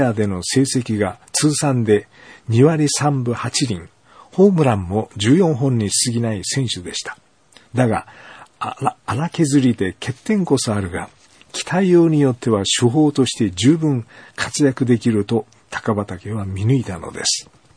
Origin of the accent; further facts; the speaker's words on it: Fukuoka, Japan; 私が小学校の上級生から中学にかけて地元福岡の西鉄ライオンズはまさに黄金時代でした。